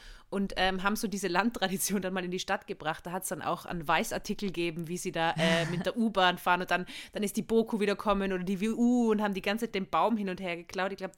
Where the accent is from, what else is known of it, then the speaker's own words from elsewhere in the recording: Austria; ich versuche es zu erklären als Österreicherin